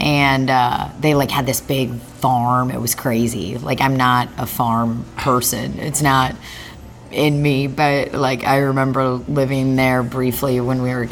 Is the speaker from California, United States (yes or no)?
no; Missouri, United States; also born or lived in Belarus / Warrensburg; No, I'm not. I was born in Belarus, and I moved to the United States when I was a baby. I was probably not even 2 years old. Moved here with my parents, and... kind of moved around a little bit, but like lived in Warrensburg, Missouri briefly when I was a kid.